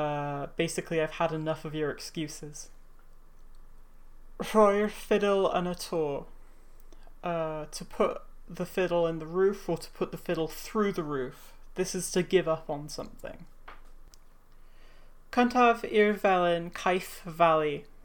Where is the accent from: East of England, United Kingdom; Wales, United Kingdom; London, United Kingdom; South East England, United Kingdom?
Wales, United Kingdom; Cardiff; accent: generic southern middle class English with bits of Cardiff and South Wales; my English accent isn't really characteristic of Cardiff or South Wales in general. I speak with a very generic southern middle class English accent for the most part, with bits of Cardiff and South Wales scattered about.